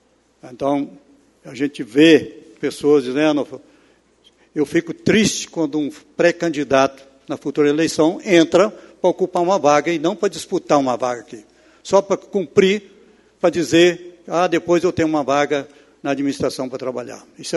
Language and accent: Portuguese; Santa Maria de Jetibá, Espírito Santo, Brazil; Seja presidente da República, porque eu sou brasileiro. Seja governador, porque eu sou capixaba. Seja o prefeito de Santa Maria, porque eu sou santamariense.